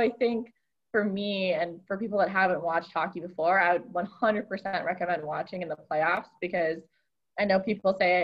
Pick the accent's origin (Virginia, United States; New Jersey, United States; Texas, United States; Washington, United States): Washington, United States; Seattle; like I grew up in Seattle and we didn't have a pro hockey team.